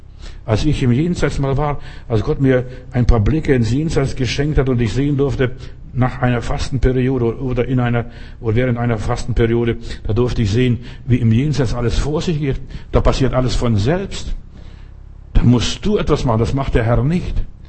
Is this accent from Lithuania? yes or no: yes; Klaipėda, Klaipėda County, Lithuania; hier sieht es genauso aus wie bei uns zu Hause in Litauen, in Memel